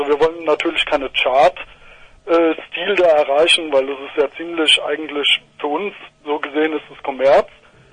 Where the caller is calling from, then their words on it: Weiterstadt, Hesse, Germany; wir kommen aus Weiterstadt